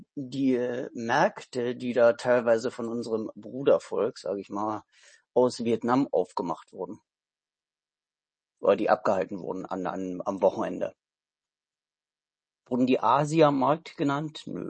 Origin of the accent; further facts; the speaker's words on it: eastern Germany, Germany; Das, was mich als Ostdeutscher dann halt auch, oder jemand, der aus Ostdeutschland kam ursprünglich, ein bisschen aufregt